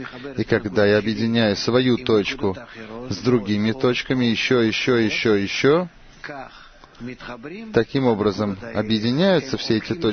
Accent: Eilat, Southern District, Israel; Я из Эйлата.

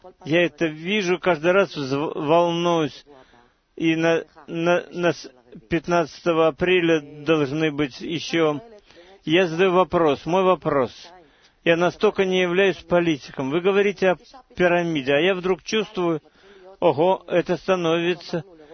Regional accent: Ashdod, Southern District, Israel; Я из Ашдода. Я вас очень люблю, Ашдод.

